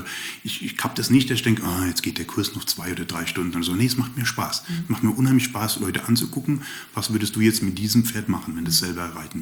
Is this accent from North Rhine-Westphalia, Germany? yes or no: no; Hesse, Germany; now in Baden-Württemberg, Germany; ursprünglich komme ich aus dem Rhein-Main-Gebiet, also ich bin Hesse und seit knapp 30 Jahren bei den Schwaben